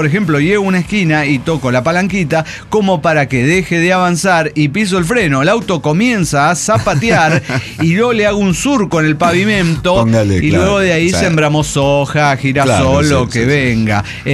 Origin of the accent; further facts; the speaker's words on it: El Salvador; quiero contarles que soy de El Salvador